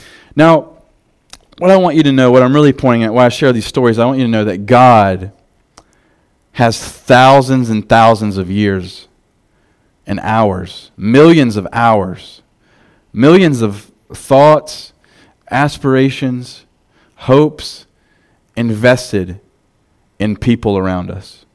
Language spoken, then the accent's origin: English; the South, United States; I was from the South too. That's as you get old in the South, you just start growing stuff.